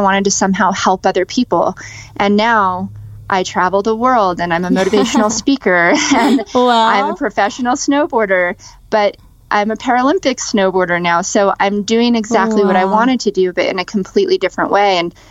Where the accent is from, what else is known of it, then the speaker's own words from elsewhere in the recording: Las Vegas, Nevada, United States; So I grew up in Las Vegas, and that's where I was born and raised.